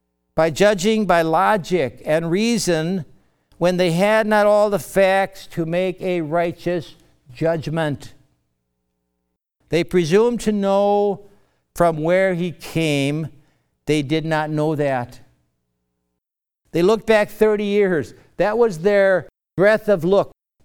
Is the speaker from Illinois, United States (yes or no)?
yes; Chicago, Illinois, United States; born there; I was told that I was born on Whipple Street in Chicago.